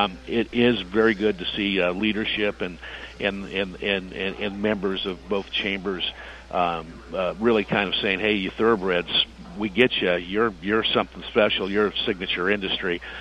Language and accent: English; West Coast, United States; now in Florida, United States; I did most of my growing up in the West Coast and a lot of time in California and L.A. Nothing gets more laid back than over here in Florida.